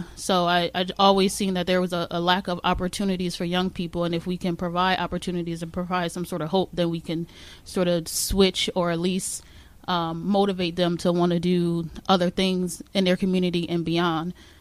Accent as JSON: {"language": "English", "town": "Trenton", "region": "New Jersey", "country": "United States", "tie": "born or raised there", "said": "Yeah, so I grew up in Trenton, New Jersey."}